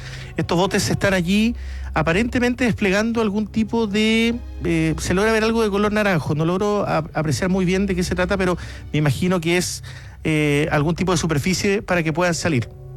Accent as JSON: {"language": "Spanish", "town": "Punta Arenas", "region": "Magallanes", "country": "Chile", "said": "Yo también soy de Punta Arenas."}